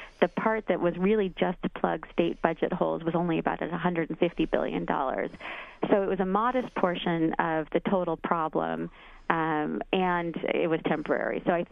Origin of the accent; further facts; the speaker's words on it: California, United States; I was thinking actually of Governor Schwarzenegger, my home state of California